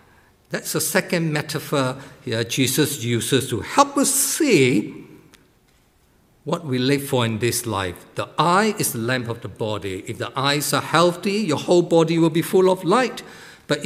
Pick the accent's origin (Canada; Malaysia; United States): Malaysia; when I was growing up in Malaysia